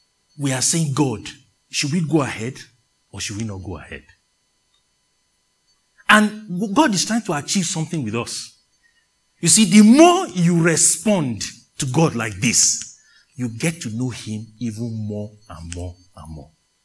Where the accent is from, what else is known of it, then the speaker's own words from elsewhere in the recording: Nigeria; where I grew up in Nigeria, the headsmen, there's a sound they make.